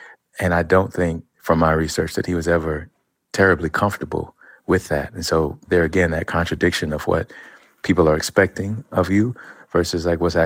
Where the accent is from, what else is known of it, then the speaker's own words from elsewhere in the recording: Birmingham, Alabama, United States; Well, I'm from down the road in Birmingham, okay.